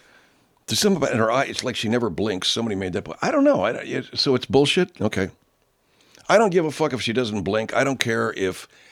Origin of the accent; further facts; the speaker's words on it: Los Angeles, California, United States; Sunshine is my thing. Sunshine, you know. L.A. is my hometown. It's a funky town.